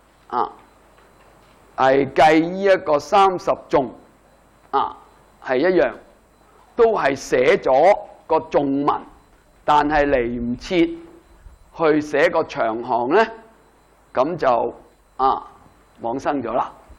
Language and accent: Cantonese; China; 因為我哋中國人去研究唯識咧